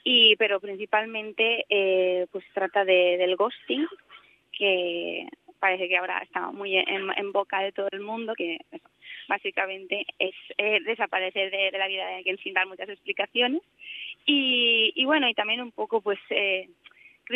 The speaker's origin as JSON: {"language": "Spanish", "region": "Valencian Community", "country": "Spain", "first_language": "Valencian", "said": "algún día me gustaría hacer también alguna en valenciano, que es mi lengua materna."}